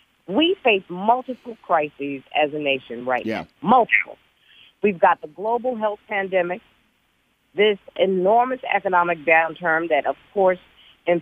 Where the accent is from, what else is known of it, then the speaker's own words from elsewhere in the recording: North Carolina, United States; You know, I'm from North Carolina, so I'm right. A Southerner.